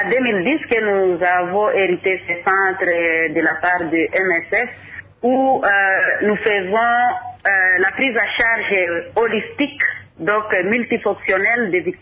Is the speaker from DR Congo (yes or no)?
yes; Ituri, DR Congo; ici chez nous en Ituri